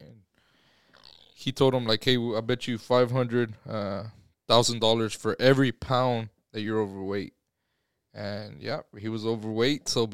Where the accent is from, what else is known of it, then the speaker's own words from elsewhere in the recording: Houston, Texas, United States; Like, do I say like, soy de Nuevo León y Houston? Or soy de Houston y Nuevo León?